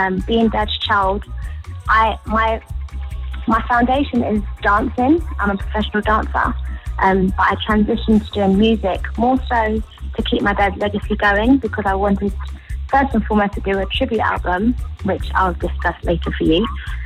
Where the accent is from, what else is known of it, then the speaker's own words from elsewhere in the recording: London, United Kingdom; now in Jamaica; I am from London, England, and I have moved to Jamaica the last 2 years